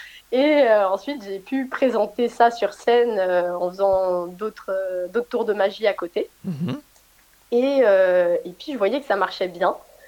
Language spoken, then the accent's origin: French; Auvergne-Rhône-Alpes, France; Donc moi, je suis originaire de Savoie.